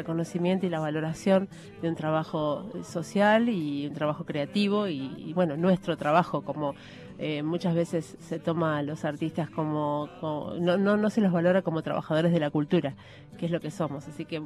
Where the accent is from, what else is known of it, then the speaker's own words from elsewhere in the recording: Buenos Aires, Argentina; Yo soy de Buenos Aires, soy una trovadora desde hace 30 años que me dedico a la música